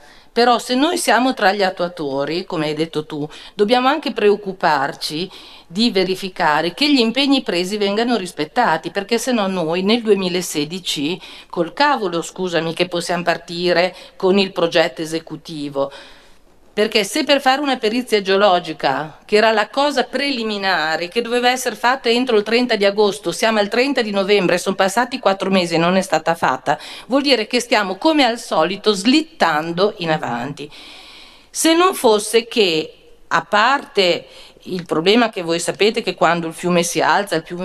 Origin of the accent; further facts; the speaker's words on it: Soliera, Emilia-Romagna, Italy; se noi che siamo di Sogliera, che siamo i diretti interessati dell'utilizzo di questo ponte